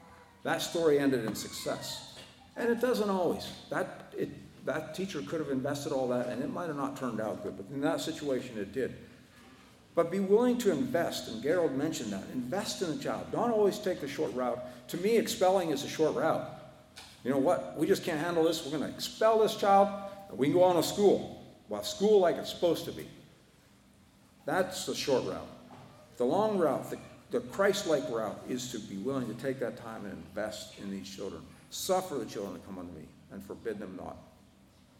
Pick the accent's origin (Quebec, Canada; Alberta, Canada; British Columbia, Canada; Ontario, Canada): Alberta, Canada; Duchess; She's not my aunt, but we grew up knowing her in Dutchess, Alberta. I grew up in Dutchess, Alberta.